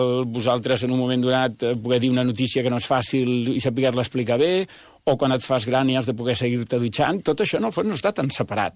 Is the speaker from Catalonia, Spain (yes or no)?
yes; Barcelona, Catalonia, Spain; jo vaig jugar a futbol amb categoria amateur, amb el CP de Sarrià, que era l'equip del meu barri, fins als 21 anys